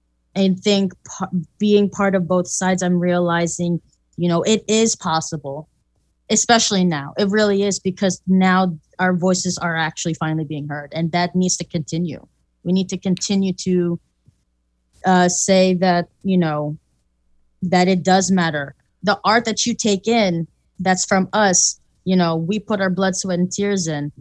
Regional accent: Philippines; I'm a nurse, you know, and as a Filipino, you kind of are pigeonholed into thinking that everyone's going to be in healthcare, because the idea in the Philippines is healthcare is the way out of poverty, essentially.

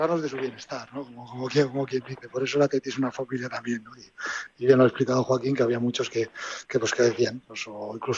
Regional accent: Pamplona, Navarre, Spain; somos de la Chantrea, nos hemos visto jugar.

